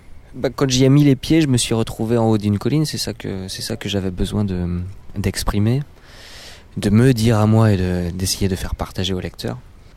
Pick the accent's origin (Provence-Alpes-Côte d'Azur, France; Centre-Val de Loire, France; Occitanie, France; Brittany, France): Brittany, France; parce que je suis breton et la fête fait partie de la culture bretonne